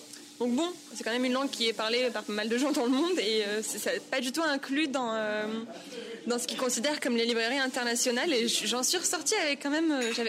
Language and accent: French; Algiers, Algiers Province, Algeria; comme je viens d'Algérie, d'Alger, du coup, c'est un endroit où les gens lisent pas beaucoup déjà et pas du tout dans les transports.